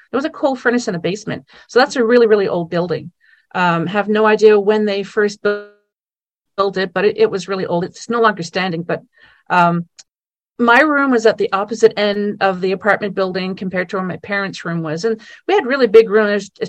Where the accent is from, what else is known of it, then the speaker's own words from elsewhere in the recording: New Brunswick, Canada; Well, first of all, I am in the Ottawa Valley in Ontario, Canada, and I was born and raised in New Brunswick on the East Coast.